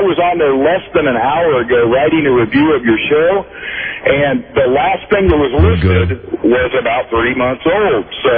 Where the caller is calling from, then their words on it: Wichita, Kansas, United States; I'm calling from Buzz's hometown of Wichita, Kansas.